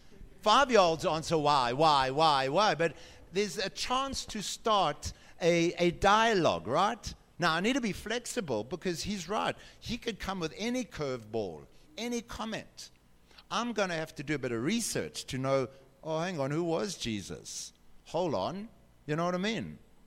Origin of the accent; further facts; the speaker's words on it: Durban, KwaZulu-Natal, South Africa; oh, I was born in Durban and grew up on the coast overlooking the sea at Anstey's Beach, and I used to run up and down to Brighton Beach every afternoon to get fit for rugby